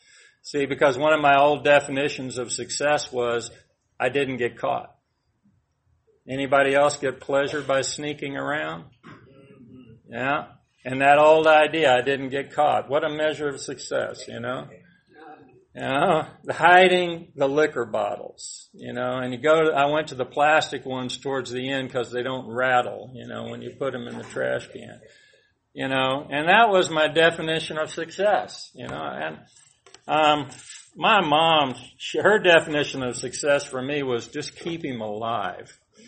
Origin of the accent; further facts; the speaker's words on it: Marietta, Georgia, United States; also born or lived in Atlanta / East Point; I was born in Atlanta, Georgia Baptist Hospital in 1955. I'm 66 years old. I grew up in East Point until about third grade, and then we moved up to Marietta around Terrell Mill Road up there.